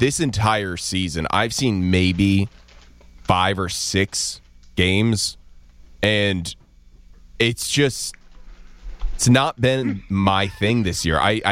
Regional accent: Washington, District of Columbia, United States; But growing up in Washington, D.C. and in the D.C. area

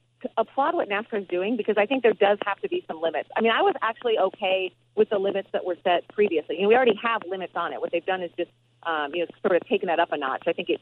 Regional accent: Quad Cities, Iowa, United States; For me growing up, I grew up in the Quad Cities on the other side of the river in Iowa.

